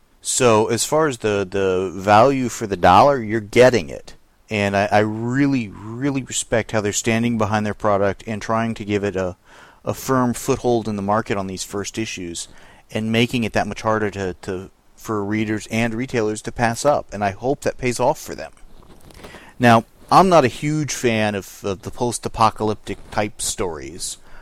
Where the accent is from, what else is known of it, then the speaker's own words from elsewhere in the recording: San Diego, California, United States; now in Texas, United States; I mean, I'm from San Diego, so...